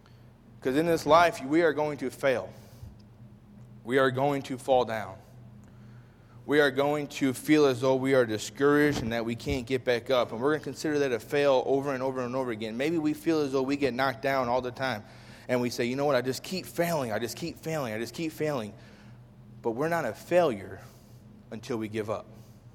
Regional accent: Chicago, Illinois, United States; I'm from Chicago, and I used to watch the Chicago Bulls during this era all the time.

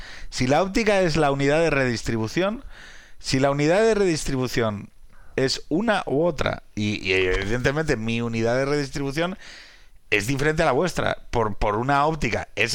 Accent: Asturias, Spain; Claro, es que yo soy asturiano

